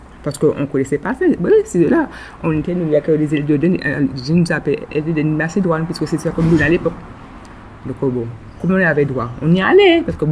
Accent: Basse-Terre, Guadeloupe, France; chez nous à Bastère

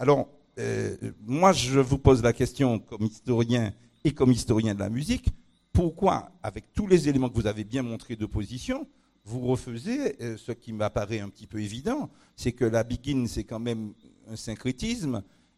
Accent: Martinique, France; moi je suis martiniquais, dans ma tradition musicale j'ai entendu de la valse créole, de la polka créole, de la mazurka créole

